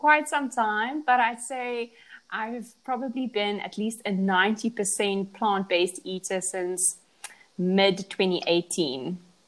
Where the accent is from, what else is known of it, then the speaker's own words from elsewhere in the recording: Pretoria, Gauteng, South Africa; I'm from South Africa and I was born in Pretoria. To those completely unfamiliar to South Africa, you might have heard of Johannesburg, and Pretoria is very close to Johannesburg. I lived in Pretoria throughout primary